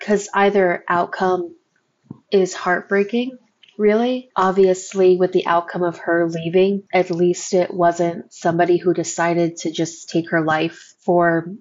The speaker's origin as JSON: {"language": "English", "region": "New Jersey", "country": "United States", "tie": "born there", "said": "I was born in New Jersey, so she has ties to the East Coast."}